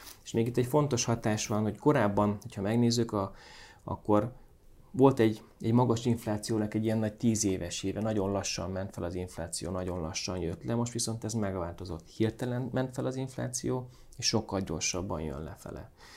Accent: Hajdú-Bihar, Hungary; Én Hajdúbiharból származom

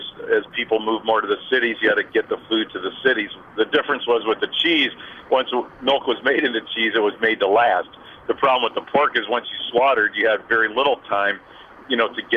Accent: Chicago, Illinois, United States; olive oil because I grew up in Chicago and we in a Jewish family we didn't eat a lot of olive oil.

